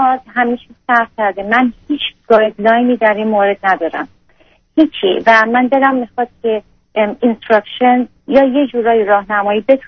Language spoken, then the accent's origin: Persian; Iran; moved away; من چون که تو ایران بزرگ شدم